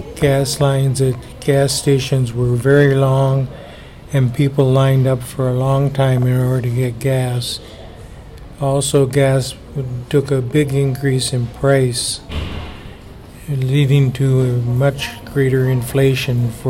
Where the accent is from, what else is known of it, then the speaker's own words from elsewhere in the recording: Iowa, United States; I am 79 years old. I grew up in Iowa.